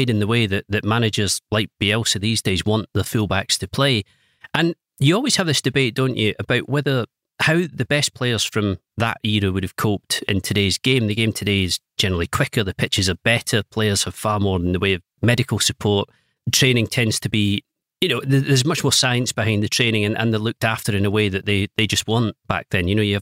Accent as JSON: {"language": "English", "region": "Scotland", "country": "United Kingdom", "said": "But then I am Scottish"}